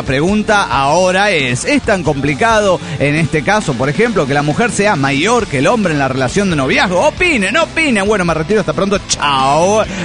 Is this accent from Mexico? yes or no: yes; Puebla, Mexico; de Puebla, México.